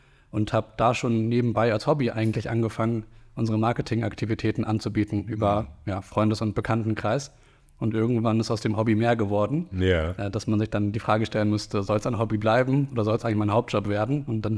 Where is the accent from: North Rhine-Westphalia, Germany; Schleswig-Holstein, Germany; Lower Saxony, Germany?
Lower Saxony, Germany; Rosengarten; also born or lived in Hamburg; Genau, ich bin in Hamburg geboren und dann im Hamburger Süden in Rosengarten groß geworden. Also Aha. An der südlich der Hamburger Grenze in Niedersachsen dann.